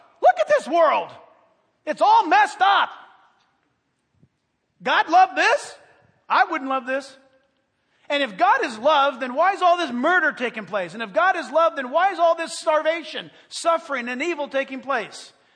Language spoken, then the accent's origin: English; San Diego, California, United States; born there